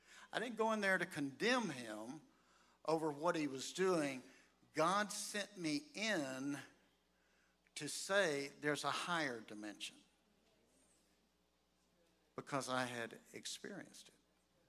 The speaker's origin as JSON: {"language": "English", "country": "United States", "tie": "born or raised there"}